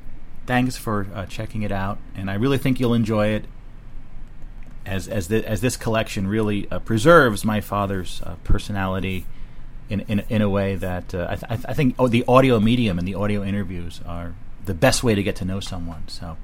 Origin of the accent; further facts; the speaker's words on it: Bridgewater, New Jersey, United States; it's there in the living room of our house, the house we grew up in Bridgewater, New Jersey.